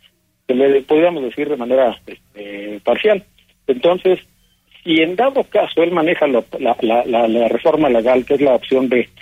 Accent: Mexico; la democracia que nosotros pretendemos como mexicanos

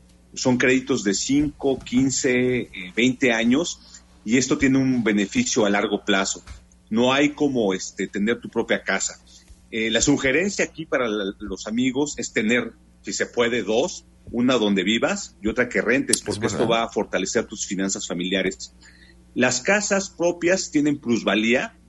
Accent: Mexico; como mexicano que nacimos antes de los 80s, comprar casa es como un must

